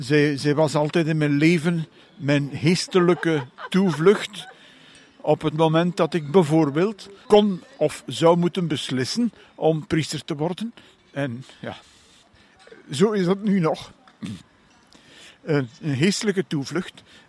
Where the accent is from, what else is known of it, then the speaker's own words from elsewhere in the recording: Steenhuize-Wijnhuize, East Flanders, Belgium; born there; ik ben ooit geboren in een klein dorpje, Steenhuizen-Wijnhuizen, tussen Ninove en Herasbergen. Ja, dan ben ik student geweest op het college van Heerasbergen, naar het seminarie, klein seminarie in Drongen, gegaan. 2 jaar en nadien dan 4 jaar groot seminarie aan de Reep in Gent.